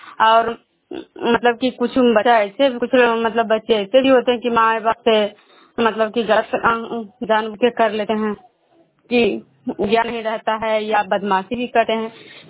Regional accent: Vishnupur, Bihar, India; विष्णुपुर ग्राम खजरा पंचायत नालंदा जिला नालंदा प्रखंड के निवासी हूँ।

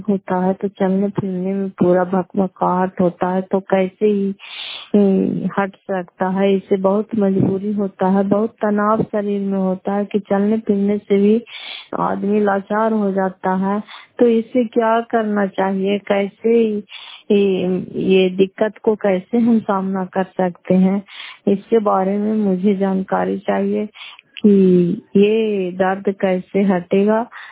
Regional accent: Fatehpur, Bihar, India; घर फतेहपुर पंचायत मकरौता जिला नालंदा करापुरा ब्लॉक की निवासी हूँ।

